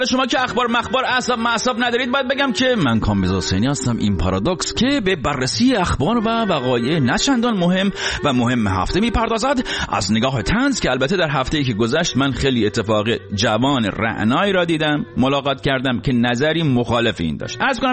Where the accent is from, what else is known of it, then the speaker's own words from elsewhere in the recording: Rasht, Gilan, Iran; من خودم چون رشتی هستم اوکیه